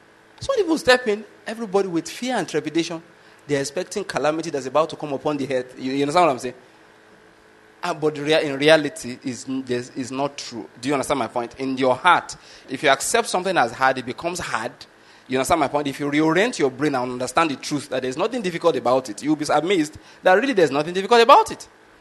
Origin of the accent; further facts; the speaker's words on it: Nigeria; first language Yoruba; English is a second language; You did Yoruba, which is my native language.